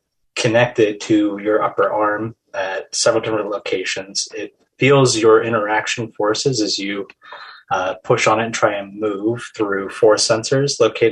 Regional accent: Aberdeen, Idaho, United States; I had a friend from my hometown, actually, Aberdeen, Idaho

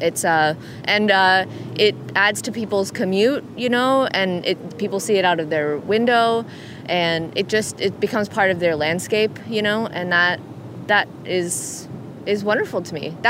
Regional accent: California, United States; now in Michigan, United States; I grew up in California, and we don't have seasons, so I never could appreciate flowers fully until I moved to Michigan.

